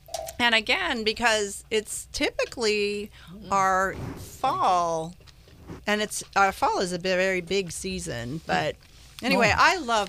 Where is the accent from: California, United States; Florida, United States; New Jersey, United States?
California, United States; Santa Rosa; This is true. I'm from Santa Rosa.